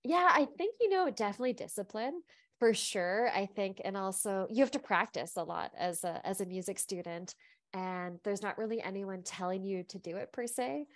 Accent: Toronto, Ontario, Canada; Yeah. So I grew up in Etobicoke, which is like the west end of Toronto. You know, a very nuclear family, mom, dad, and me and my sister, who's 5 years younger than I am.

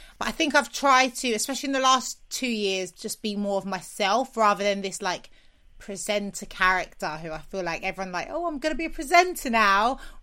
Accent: London, United Kingdom; I'm from South London

